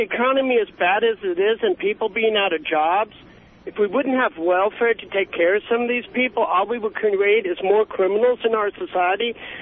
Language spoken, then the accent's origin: English; Germany; Well, I grew up in Germany.